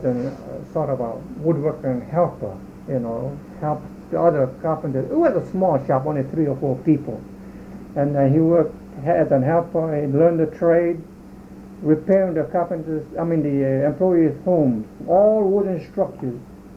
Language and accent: English; Kahuku, Hawaii, United States; also born or lived in Kemo; I was born in 1920 in Kemo. Then my father and our family rather moved to Kahuku Plantation, where he was employed as a carpenter in the carpenter shop in Kahuku Plantation.